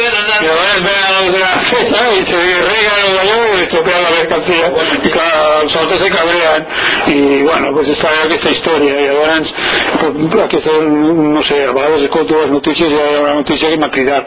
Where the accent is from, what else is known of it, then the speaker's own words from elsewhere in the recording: Basque Country, Spain; Jo me sento biscaí. Jo soc de Biscaia. Me sento biscaí, viu Biscaia